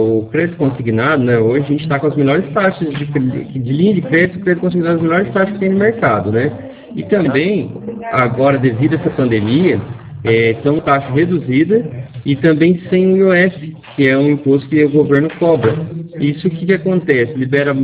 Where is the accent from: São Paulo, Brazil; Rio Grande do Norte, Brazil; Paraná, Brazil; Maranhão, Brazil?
Paraná, Brazil; Cornélio Procópio; eu sou da cidade de Cornélio Procópio, nosso escritório fica aqui em Cornélio Procópio, Paraná, tá? Mas a gente é do Paraná